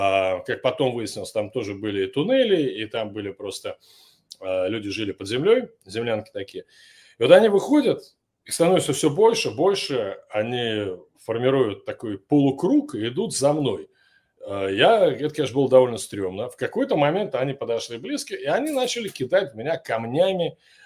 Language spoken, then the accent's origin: Russian; Russia; Соответственно, моя страна Россия, значит, да, я из России.